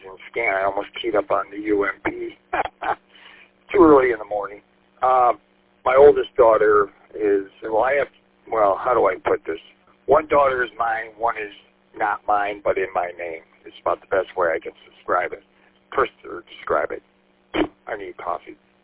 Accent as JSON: {"language": "English", "town": "St. Clair Shores", "region": "Michigan", "country": "United States", "tie": "born or raised there", "said": "Sean and I live about a half a mile or so from each other, and I grew up in St. Clair Shores, so the city of Warren is, you know, like halfway between where I was and where I am now."}